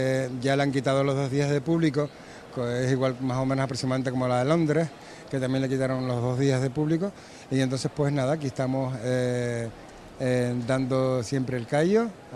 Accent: Canary Islands, Spain; Soy de Tenerife, pero tengo raíces de Gran Canaria y de La Gomera. Pero nada, me considero de Fuerteventura, de Lanzarote, de La Palma, de todos lados.

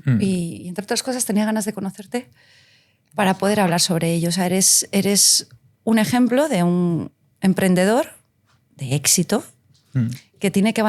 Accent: Spain; países a los que amo profundamente y que me siento muy hermanada como española, son segundas patrias

